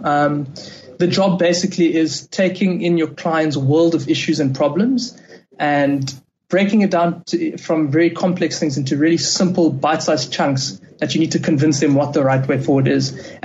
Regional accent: Johannesburg, Gauteng, South Africa; I'm from Johannesburg, and I'm a strategy consultant.

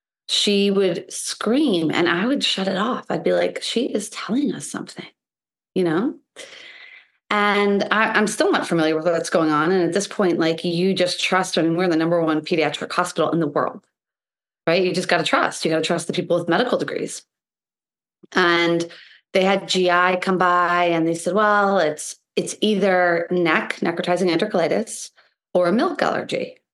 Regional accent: Boston, Massachusetts, United States; At that time in my life, I'm from Boston. I was living in Boston.

